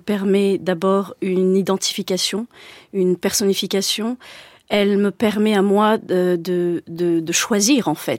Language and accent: French; Gabon; born there; also born or lived in Burundi / Central African Republic; je suis née au Gabon. J'ai vécu dans plusieurs pays d'Afrique, le Burundi, la Bangui, la République centrafricaine.